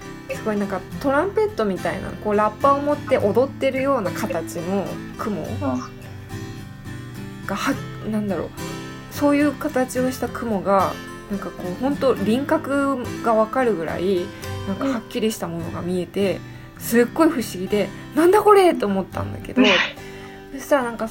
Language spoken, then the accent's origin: Japanese; Kumamoto, Japan; 私も熊本育ちだからだったので、